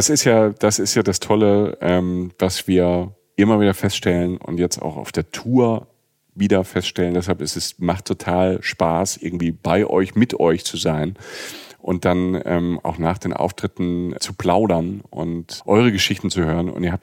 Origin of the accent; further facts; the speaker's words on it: Rhineland-Palatinate, Germany; ich komme ja aus der Südpfalz, da war man öfter mal